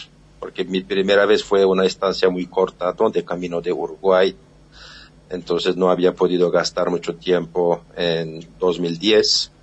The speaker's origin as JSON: {"language": "Spanish", "region": "Istanbul", "country": "Turkey", "said": "yo soy de Estambul. O sea, Estambul y Esmirna tienen casi 500 kilómetros, ¿no? Pero en esos días estaba donde mis padres, cerca de la frontera con Bulgaria y Grecia, ¿no? Somos de Tracia"}